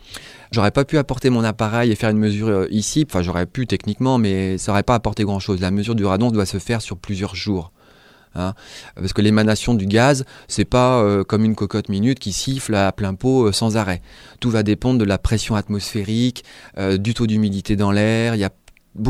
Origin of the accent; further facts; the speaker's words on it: Brittany, France; comme j'ai déjà dit, je viens de Bretagne